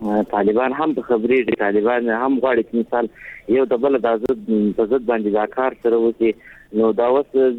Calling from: Mazar-i-Sharif, Balkh, Afghanistan; خبر کنم مزار ولایت ما

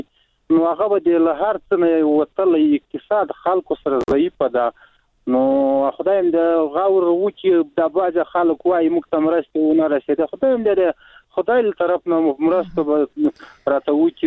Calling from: Logar, Afghanistan; د لوګر ولایت نه مې د سراډي کني ولې

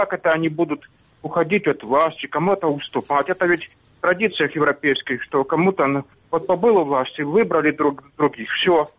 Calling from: Sloviansk, Donetsk Oblast, Ukraine; Здравствуйте … из Славянска.

